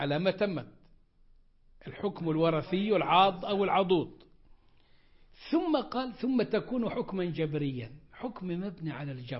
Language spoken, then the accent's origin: Arabic; Egypt; وعندنا في مصر عملنا ثورة كانت إسلامية ووصلنا كإسلاميين إلى سدة الحكم